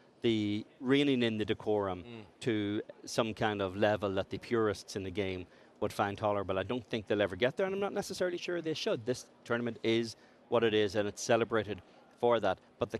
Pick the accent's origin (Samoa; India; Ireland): Ireland; Now, being Irish, I would hope the cans were empty